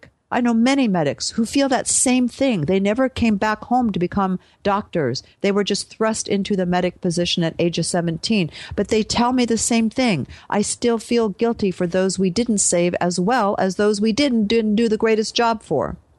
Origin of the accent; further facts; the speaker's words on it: New South Wales, Australia; In the aftermath of recent suicides, these are exactly the things that are being proposed in my home state. The Royal Prince Alfred Hospital in Sydney is rolling out a program